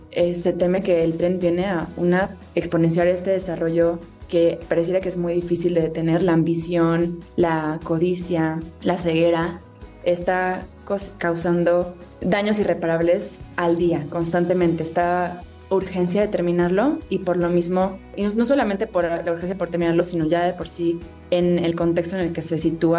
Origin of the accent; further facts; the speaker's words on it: Mexico; Es importante que volteemos los ojos como mexicanos a lo que sucede en esta zona.